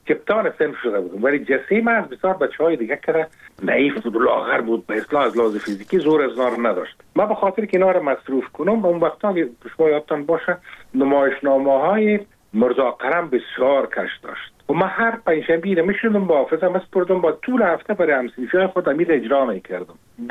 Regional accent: Kabul, Afghanistan; ما در کنار کابل نداری زندگی میکردیم و پیدا شده بودم

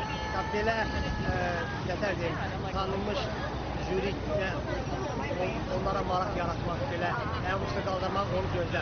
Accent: Russia; Sovetski Soyuz vaxtında elədi ki, atam anam köçüblə, ailəmiz köçüb Rusiyada böyümüşəm mən uşaqlıqdan.

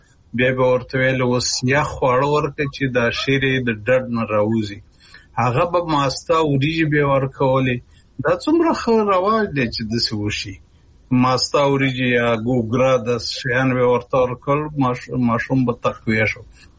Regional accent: Kunar, Afghanistan; زمونږ په محیط کې چې زه په کنړ کې لوی شوم

